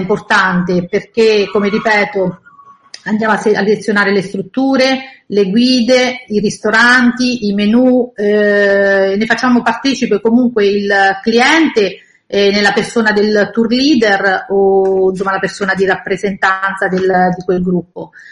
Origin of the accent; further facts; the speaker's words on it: San Benedetto del Tronto, Marche, Italy; io sono innamorata della mia terra, soprattutto San Benedetto del Tronto, da cui io vengo